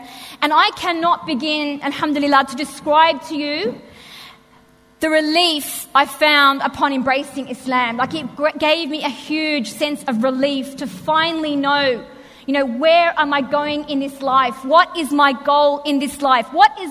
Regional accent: Australia; a lot of Aussies feel when you become Muslim, it's like you've rejected being Australian. You know, you're not Australian anymore.

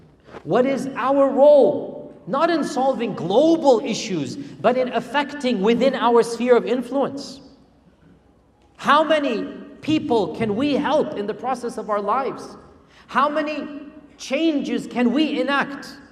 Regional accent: Houston, Texas, United States; born there; my parents came here and I was born in Houston, Texas, rather than being born in a refugee camp in Bangladesh or Kashmir.

